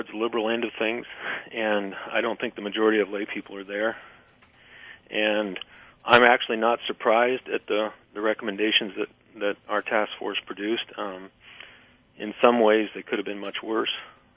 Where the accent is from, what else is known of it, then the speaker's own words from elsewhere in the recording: Moses Lake, Washington, United States; a couple miles away from my hometown here in Moses Lake, Washington